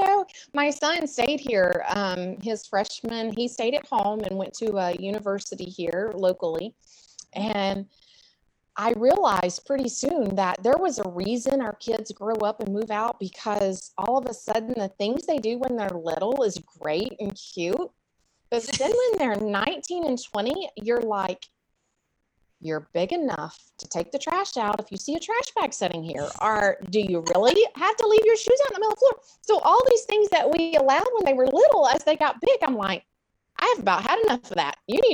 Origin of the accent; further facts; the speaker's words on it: Arkansas, United States; now in Huntsville, United States; So anyway, I live in Alabama, in Huntsville, Alabama. I grew up in Arkansas, actually. But I've been in Alabama since 1997.